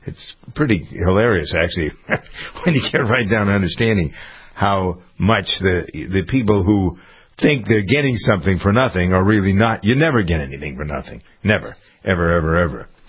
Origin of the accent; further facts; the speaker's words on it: Framingham, Massachusetts, United States; We had a lot of building going on in my hometown of Framingham.